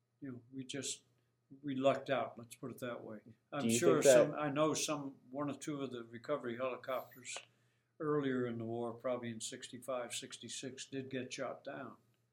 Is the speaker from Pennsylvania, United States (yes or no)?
no; New Jersey, United States; And I was from New Jersey originally, so they asked me if I'd escort him